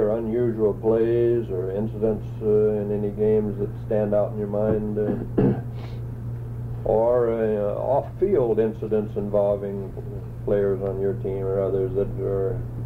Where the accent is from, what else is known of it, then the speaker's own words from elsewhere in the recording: Texas, United States; They did it in my hometown, yes, Texas.